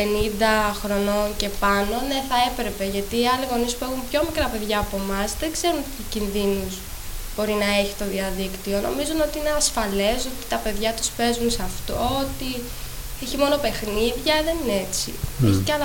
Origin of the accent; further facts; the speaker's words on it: Halki, South Aegean, Greece; επειδή εμείς μεγαλώσαμε στη Χάλκη σε άλλη εποχή από τα παιδιά που μεγαλώνουν τώρα